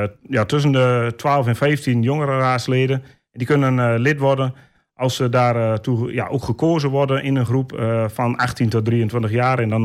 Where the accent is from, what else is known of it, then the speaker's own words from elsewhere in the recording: Bornerbroek, Overijssel, Netherlands; geboren en getogen in Bonnebroek.